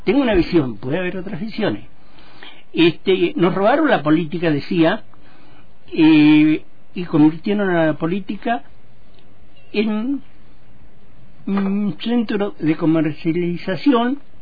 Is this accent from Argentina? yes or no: yes; El Mayal, Neuquén, Argentina; Sí, soy neuquino. Yo más que neuquino soy cordillerano.